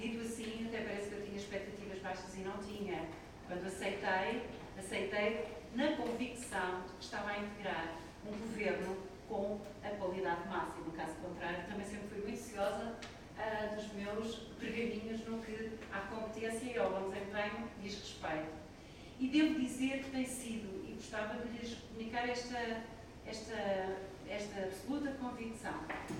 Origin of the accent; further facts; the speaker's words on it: Penedono, Viseu, Portugal; also born or lived in Coimbra; Eu sou de Penedono